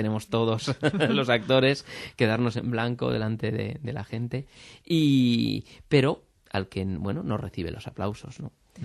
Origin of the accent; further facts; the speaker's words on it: Zaragoza, Aragon, Spain; me hablaba con un actor mayor de mi tierra, zaragozano